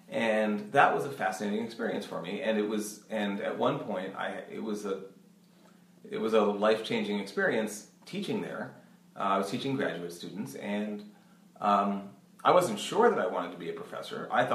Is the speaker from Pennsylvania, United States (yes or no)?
yes; Philadelphia, Pennsylvania, United States; This was near Philadelphia.